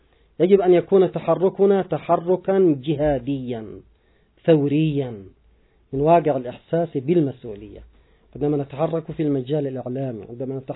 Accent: Yemen; ما حصل عندنا في اليمن ويحصل بشكل مستمر: عدوان شامل وحرب على مدى 8 سنوات، ونحن الآن في العام 9

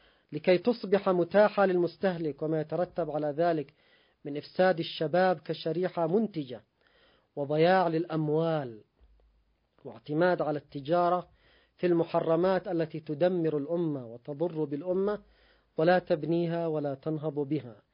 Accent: Yemen; وحصلت مآسي عندنا في اليمن، وهناك الآن مأساة في لبنان بسبب ضرب العملة المحلية

